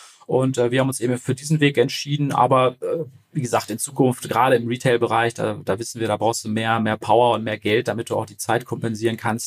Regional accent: Paderborn, North Rhine-Westphalia, Germany; wir kommen aus Paderborn, also wir sind jetzt nicht so die Region, wo irgendwas richtig losgeht.

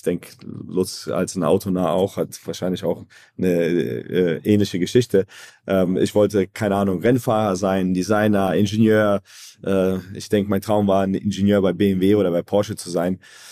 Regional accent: Zagreb, City of Zagreb, Croatia; also born or lived in Frankfurt; Also ich bin Katholik oder meine Familie war katholisch und deswegen bin ich ein Kroate. Und als der Krieg losging, gingen meine Eltern nach Frankfurt, also haben ausgewandert zusammen mit mir. Ich war damals 2 Jahre alt. Und 10 Jahre später sind wir von Frankfurt nach Zagreb gezogen

